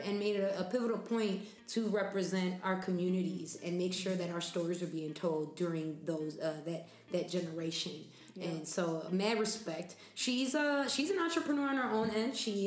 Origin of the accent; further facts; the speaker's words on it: Minnesota, United States; We grew up in the Twin Cities watching Robin Robinson on the news.